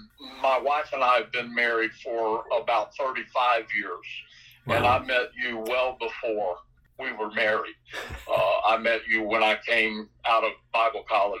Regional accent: Carrabelle, Florida, United States; also born or lived in Chattanooga, Tennessee; I was raised in a small town. Well, let me first of all say I was born in Chattanooga, Tennessee, in Erlanger Hospital, and I was raised there for 3 years. Then my family relocated to Carrabelle, Florida.

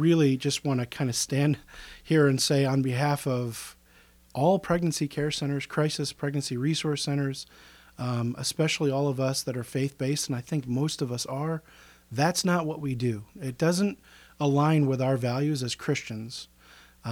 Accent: Elmira, New York, United States; I was raised in Elmira, New York. It's a couple hours north of us here in the southern tier of upstate New York.

